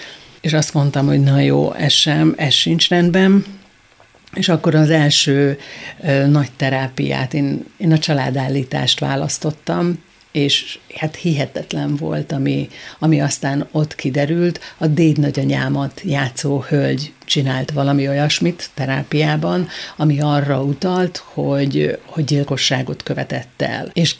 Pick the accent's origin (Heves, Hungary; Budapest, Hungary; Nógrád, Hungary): Heves, Hungary; Gyöngyös; born there; És pont Gyöngyösön, ahol akkor 40 éve születtem